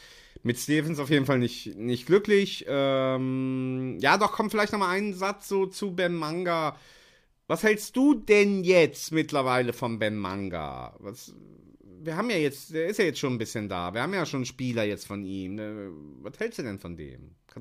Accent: Rhineland, Germany; ich bin Rheinländer, ich kann das Wort nicht aussprechen

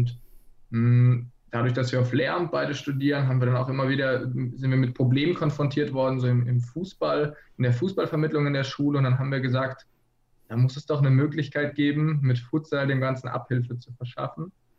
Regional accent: Baden-Württemberg, Germany; now in Flensburg, Germany; wir kommen ursprünglich aus der Nähe von Freiburg

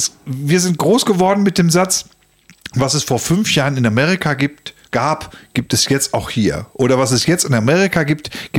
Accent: West Germany, Germany; und plötzlich wir sind daran aufgewachsen im Westen hier von Deutschland

